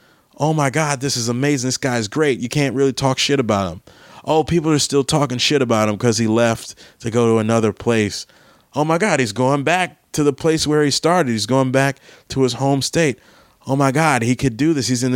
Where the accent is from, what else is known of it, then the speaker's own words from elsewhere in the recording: Maryland, United States; I have a big show in my hometown area, in my home state of Maryland.